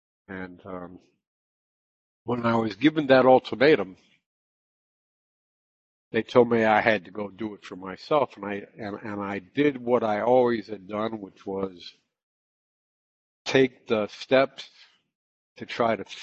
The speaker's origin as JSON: {"language": "English", "region": "Florida", "country": "United States", "said": "I am from Florida. I've been back in Florida for most of my recovery."}